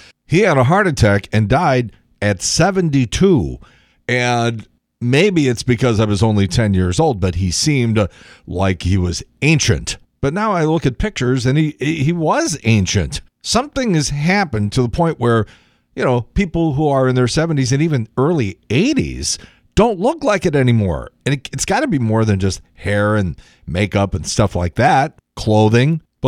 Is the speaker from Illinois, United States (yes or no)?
yes; Chicago, Illinois, United States; I'm figuring, okay, well, I'm from Chicago. It's 5 hours away to St. Louis. It's the Midwest.